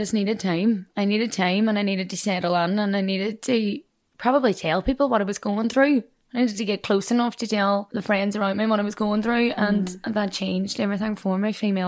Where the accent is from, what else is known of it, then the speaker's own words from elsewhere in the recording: Ireland; if they know I'm Irish, doesn't matter how good I am at the accent, they'll just never hire me.